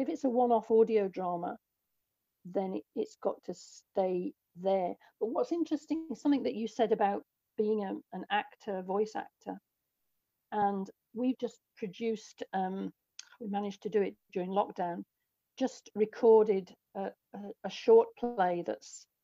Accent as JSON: {"language": "English", "region": "England", "country": "United Kingdom", "lives_now": "Scotland", "said": "I live in Scotland. You can tell from my voice probably that I'm English. I live in Scotland"}